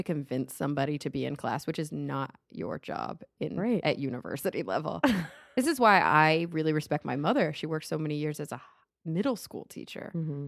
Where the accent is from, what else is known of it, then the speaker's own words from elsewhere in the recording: Texas, United States; And maybe it's because we came from Texas.